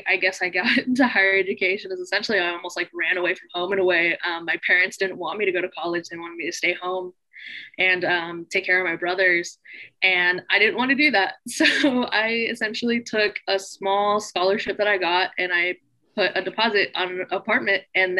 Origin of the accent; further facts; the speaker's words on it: Sutter, California, United States; I grew up in Sutter, which is like a very, very small town in Northern California, very predominantly white. My parents are Mexican immigrants.